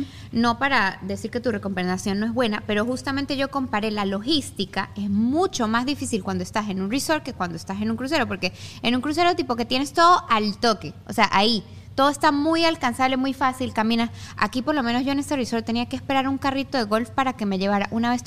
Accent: Tarija, Bolivia; born there; Porque yo nací en Tarija.

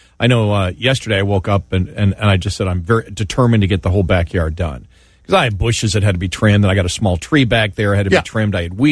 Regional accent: New York, United States; And where I grew up in New York, it was the thick Kentucky bluegrass.

